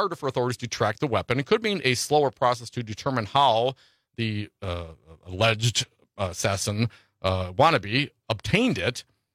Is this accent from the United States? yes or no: yes; Appleton, Wisconsin, United States; also born or lived in Detroit; You know, I was born in Detroit, grew up in Appleton, Wisconsin, one of the top cities in the country, apparently, according to some new surveys.